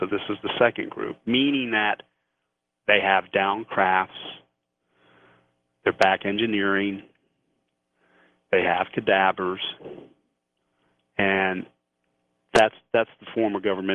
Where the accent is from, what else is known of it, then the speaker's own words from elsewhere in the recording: United States; I'm an American and I love my country, it's the United States.